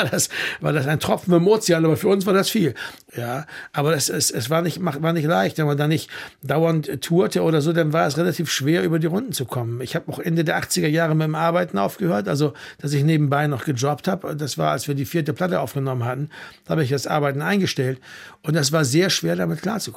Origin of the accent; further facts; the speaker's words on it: Bremen, Germany; also born or lived in West Berlin; Ich komme ja aus Bremen, da hat es immer viel geregnet, auch im Sommer.